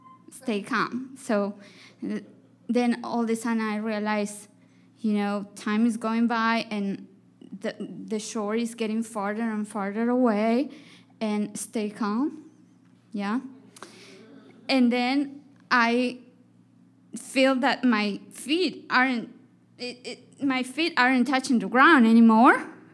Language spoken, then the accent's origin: English; Andes, Peru; So I grew up in the Andes of Peru, and my family was very traditional